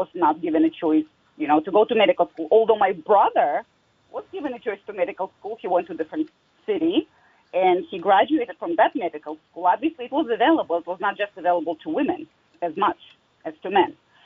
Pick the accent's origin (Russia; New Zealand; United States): Russia; I come from Russia